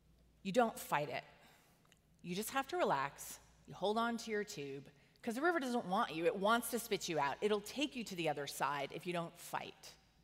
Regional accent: Miami, Florida, United States; So I grew up in Miami, Florida in the 80s. So that was the time of Miami Vice, just to give you like a mood.

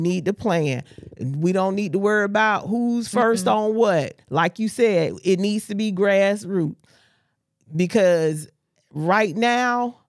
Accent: Georgia, United States; And can I give a shout out to my hometown in Georgia?

